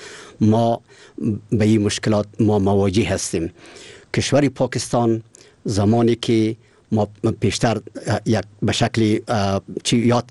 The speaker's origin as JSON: {"language": "Persian", "country": "Afghanistan", "said": "ما افغان هستیم."}